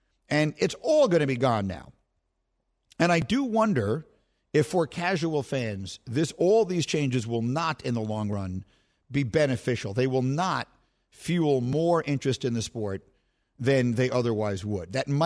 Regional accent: New York City, New York, United States; again, I grew up in New York City. I was not a huge fan of college sports because in New York City you have pro teams in every sport that you care about.

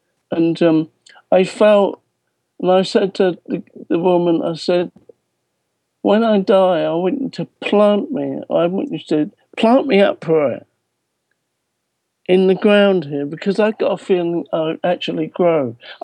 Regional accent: London, United Kingdom; place called The Barbican on April the 11th. And I'm really, really excited about that, playing in my hometown. And not actually far from where my family grew up.

